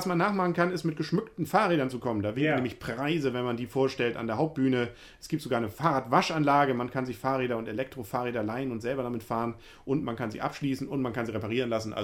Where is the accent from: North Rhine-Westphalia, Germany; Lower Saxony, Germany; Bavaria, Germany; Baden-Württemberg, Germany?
Lower Saxony, Germany; Wilhelmshaven; born there; Wilhelmshaven ist meine Geburtsstadt